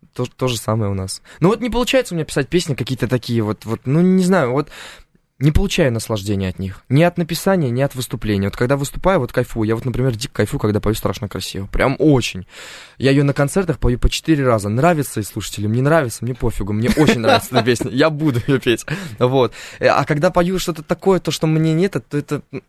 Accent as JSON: {"language": "Russian", "country": "Uzbekistan", "tie": "born or raised there", "also_born_or_lived": "Turkmenistan", "said": "Я вообще родился я в Туркменистане, а вырос в Узбекистане. Но родина для меня Узбекистан, потому что я именно все мое осознанное детство прошло там."}